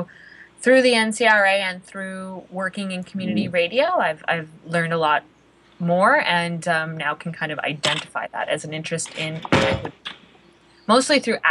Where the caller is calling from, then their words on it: Burnaby, British Columbia, Canada; And so I am Skyping in from Burnaby, British Columbia.